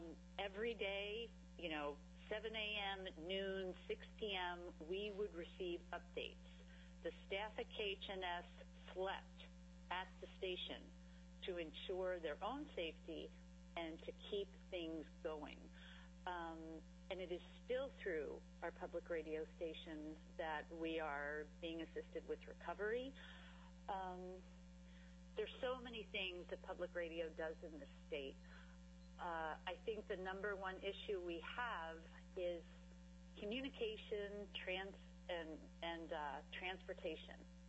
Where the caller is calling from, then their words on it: Haines, Alaska, United States; I'm calling from Haines